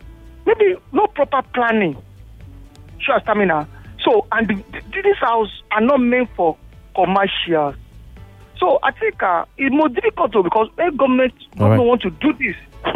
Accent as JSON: {"language": "English", "region": "Lagos", "country": "Nigeria", "said": "I'm from Lagos Island, Shell Stamina, as you know."}